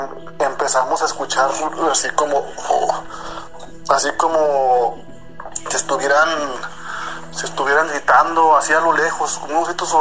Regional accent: Zacatecas, Mexico; Yo soy de acá de Zacatecas.

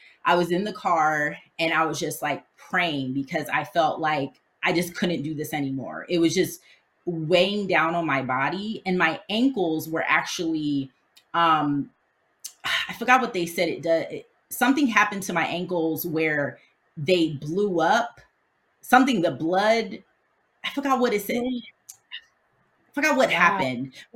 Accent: Pasadena, California, United States; born there; also born or lived in Brooklyn; So even though I was born in Pasadena, I moved around a lot.

